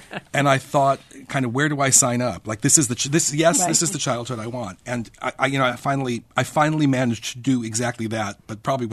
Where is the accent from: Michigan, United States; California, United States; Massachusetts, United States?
California, United States; Los Angeles; I grew up in Los Angeles in an era before we had a resident ballet company.